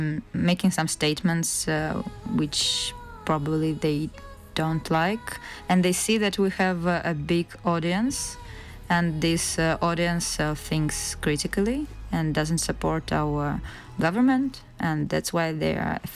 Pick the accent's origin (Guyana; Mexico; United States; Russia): Russia; everyone was like pointing to us that we are from Russia and asking us like what it's like in Russia, what it's like to be Russian, and we were like thinking, wow, we're Russians.